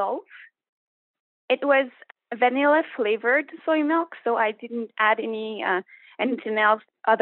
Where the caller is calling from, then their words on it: Montreal, Quebec, Canada; I'm calling from Montreal, Quebec, Canada.